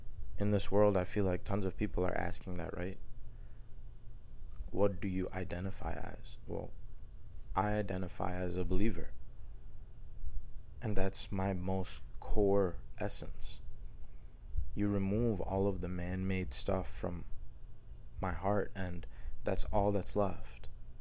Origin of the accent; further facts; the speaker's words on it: United States; I'm from America, right? So I represent the American flag.